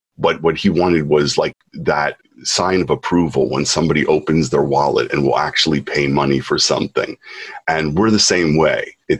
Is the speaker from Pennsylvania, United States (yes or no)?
yes; Philadelphia, Pennsylvania, United States; now in Japan; Philadelphia.